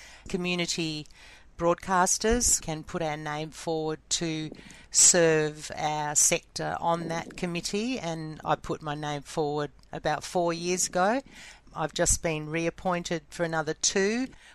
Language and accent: English; McLaren Vale, South Australia, Australia; That is my hometown, my birth town, McLaren Vale.